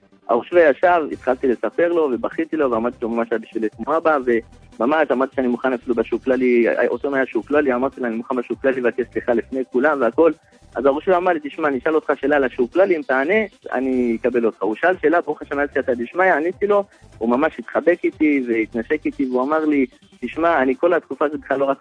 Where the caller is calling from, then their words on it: Ashdod, Southern District, Israel; אני באשדוד.